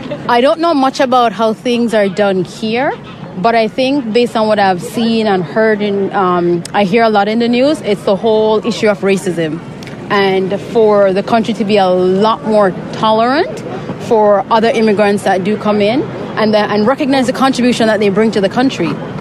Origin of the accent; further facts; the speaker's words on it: Canada; Being Canadian and also of Jamaican heritage, I don't think they fit into current society.